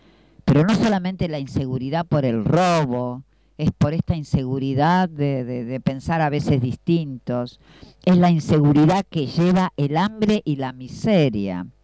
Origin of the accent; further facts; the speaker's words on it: Argentina; Y nos planteamos como ciudadanos argentinos.